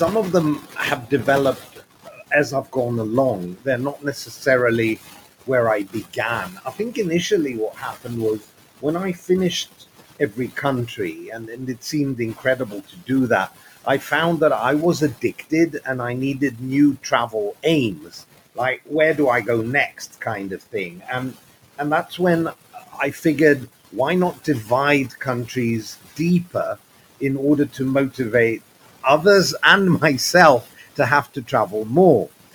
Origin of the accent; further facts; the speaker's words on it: Athens, Attica, Greece; also born or lived in London; I'm half Greek and half South African British. I was born in London, but I grew up in Athens, Greece. So I'm used to the sun.